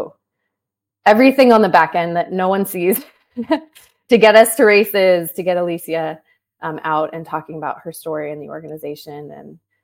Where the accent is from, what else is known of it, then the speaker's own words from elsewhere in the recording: California, United States; now in Washington, United States; So I am based in the DC area. I grew up in Southern California. I'm the oldest of five.